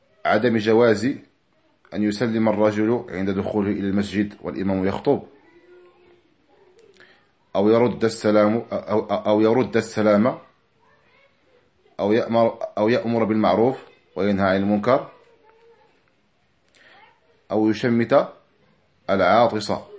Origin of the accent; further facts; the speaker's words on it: Morocco; وهو مذهب بلدنا المغرب وأغلب أفريقيا